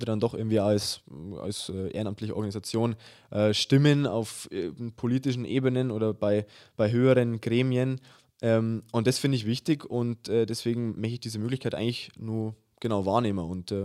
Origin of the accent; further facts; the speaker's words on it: Germany; now in Hannover, Germany; grüß euch. Ich bin 23, ich komme ursprünglich aus Hörnkirchen Zegersbrunn, lebe aktuell in Hannover zum Studium.